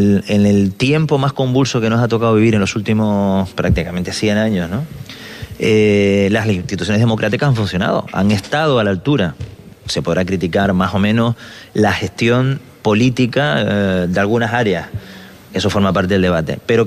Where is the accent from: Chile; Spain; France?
Spain; Canary Islands